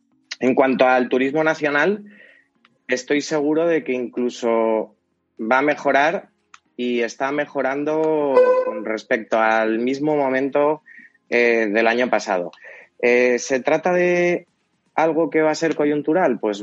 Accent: Madrid, Community of Madrid, Spain; yo soy de Madrid

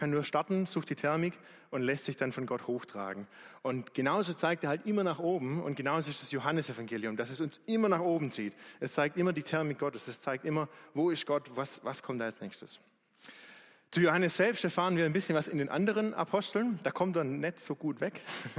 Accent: Baden-Württemberg, Germany; Klar, wir kommen aus dem Remstal, wie die meisten von euch, aber ich durfte auch auf dem Weingut aufwachsen.

